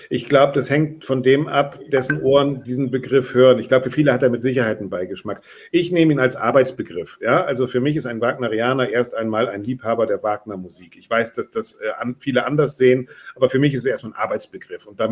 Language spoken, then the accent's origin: German; Bremen, Germany; der Wagner-Verband in meiner Heimatstadt natürlich, Wagner-Verband Bremen.